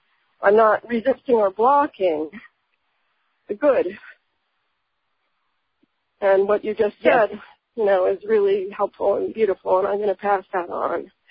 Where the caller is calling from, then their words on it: Massachusetts, United States; I'm calling from Massachusetts.